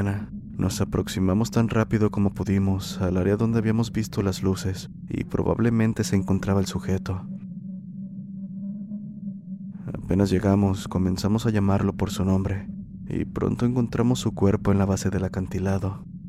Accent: Danlí, El Paraíso, Honduras; y también de Danli, mi ciudad natal.

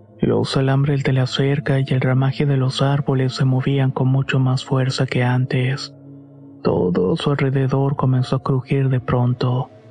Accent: San Andrés Tuxtla, Veracruz, Mexico; Soy originario de San Andrés Tuxtla en Veracruz. Este lugar se encuentra a unos cuantos minutos de Catemaco, la famosa tierra de los brujos

